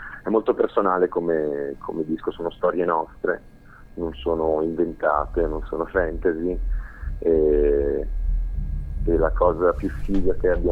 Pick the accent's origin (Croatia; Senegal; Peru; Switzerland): Switzerland; veniamo dal sud della Svizzera, tra l'altro a pochi minuti dal confine italiano